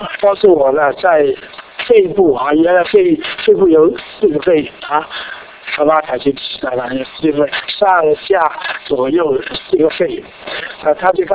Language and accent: Chinese; Guangdong, China; 我是三班里面最稳定的一班，就是因为我是广东人啊